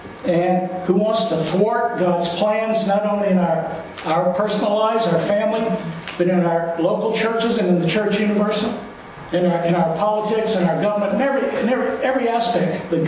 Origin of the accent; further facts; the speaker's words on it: Louisiana, United States; And I'm from Louisiana, so when the Saints won their Super Bowl, my sister and mother sent me up a couple of Saints shirts.